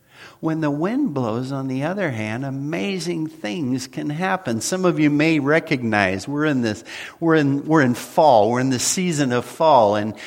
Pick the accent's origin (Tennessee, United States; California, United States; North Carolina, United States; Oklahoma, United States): Oklahoma, United States; I grew up in Oklahoma, wind from a tornado.